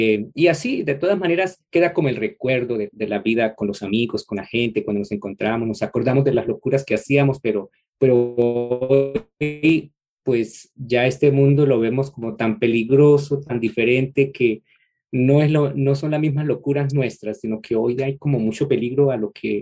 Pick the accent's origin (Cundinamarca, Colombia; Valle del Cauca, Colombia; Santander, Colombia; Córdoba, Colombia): Santander, Colombia; Bucaramanga; born there; Yo nací en una ciudad de Colombia que se llama Bucaramanga. Es una ciudad, se llama la ciudad bonita allá en Colombia. Pues una ciudad agradable, es una ciudad intermedia. Y allí, en uno de los barrios populares de esa ciudad, que se llama Campo Hermoso, allí nací yo.